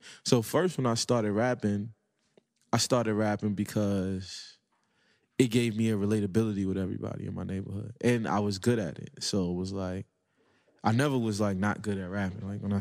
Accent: Brooklyn, New York, United States; What I can remember about growing up in Brooklyn is that, some of my memories, my fondest memories?

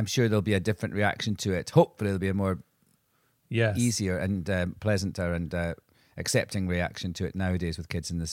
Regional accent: Scotland, United Kingdom; It's from Angus, which is the county that I grew up in Scotland.

